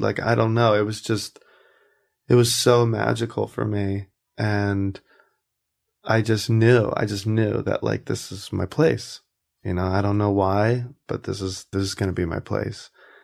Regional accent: South Carolina, United States; I'm from South Carolina.

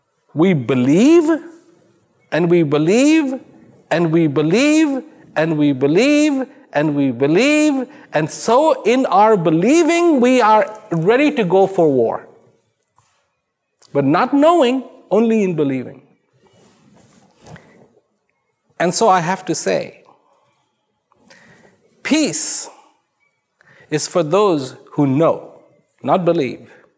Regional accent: India; born there; He is from Britain. I was born in India.

